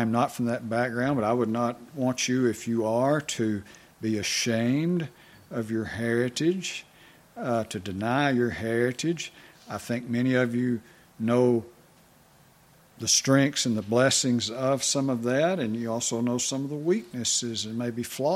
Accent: Texas, United States; When I was a kid, a young boy growing up in Texas, whites talked really down about blacks

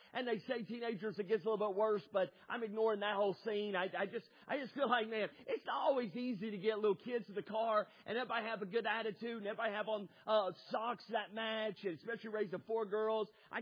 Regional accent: North Carolina, United States; also born or lived in Alabama / Tennessee; much of our upbringing was in Alabama and North Carolina, although I was born in Tennessee. But in North Carolina, I remember growing up with my seven sisters.

